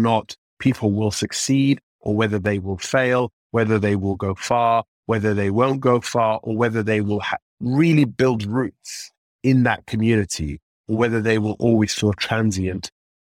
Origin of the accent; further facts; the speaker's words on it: London, United Kingdom; growing up in Northwest London in the sort of mid to late 90s, where we were living in one squalor council accommodation to the next